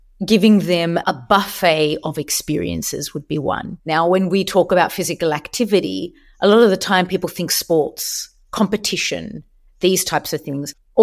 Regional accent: Sydney, New South Wales, Australia; moved away; I'm at home in Sydney. I'm originally from Sydney. I moved back a few months ago after 20 years of being away.

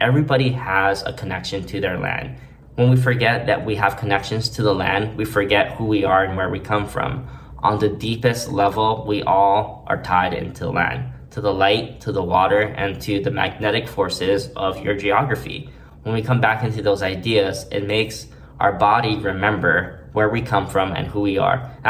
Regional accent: Maui, Hawaii, United States; I'm from Maui, Hawaii. I grew up here and graduated here, but I also traveled around the world.

